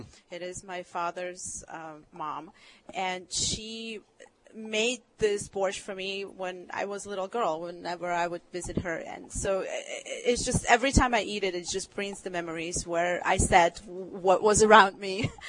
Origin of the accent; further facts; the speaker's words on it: Minsk, Belarus; moved away; also born or lived in Ukraine; And I grew up in Minsk, Belarus. We moved because my dad had a different job there. But I spent every summer with my grandmothers in Ukraine. And so we came here about 20 years ago.